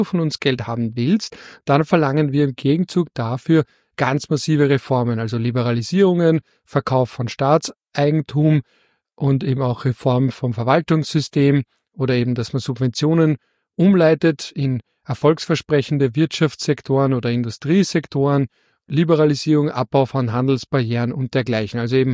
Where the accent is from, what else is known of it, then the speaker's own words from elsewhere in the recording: Austria; Aber als Österreicher erinnert es mich eher an die Zeit